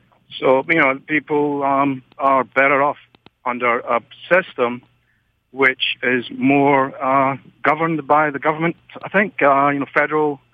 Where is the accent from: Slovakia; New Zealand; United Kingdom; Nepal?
United Kingdom; I'm from Britain, the UK.